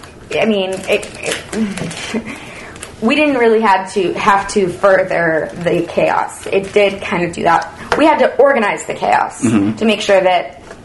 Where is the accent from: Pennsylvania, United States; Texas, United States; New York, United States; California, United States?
Texas, United States; The Woodlands; Just north of Houston, the Woodlands.